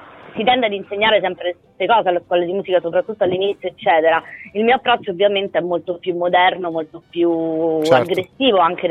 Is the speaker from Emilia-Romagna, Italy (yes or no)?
no; Rome, Lazio, Italy; io sono di Centocelle, nata, cresciuta e vissuta, mi sono spostata poi per un certo periodo, ma poi sono ritornata, e i quartieri di Roma sono tutti piccoli paesi